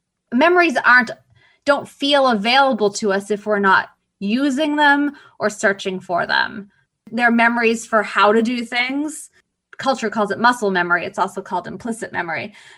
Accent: Boston, Massachusetts, United States; And I'm from Boston.

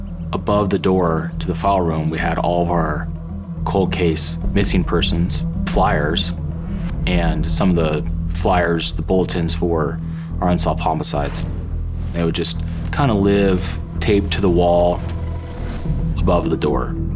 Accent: Yosemite, California, United States; I grew up in Yosemite. As a kid, it was just a small town that just happened to be surrounded by a national park, and everyone was kind of linked in some way to the park.

